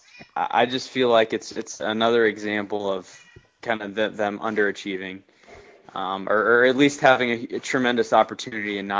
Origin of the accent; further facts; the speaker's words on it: France; also born or lived in United States; Well, I grew up in France. I was an American, but I was living in France.